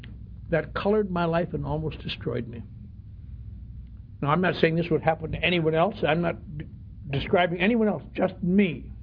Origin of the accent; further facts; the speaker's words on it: Wisconsin, United States; I was raised in the Norwegian Lutheran Church in northern Wisconsin.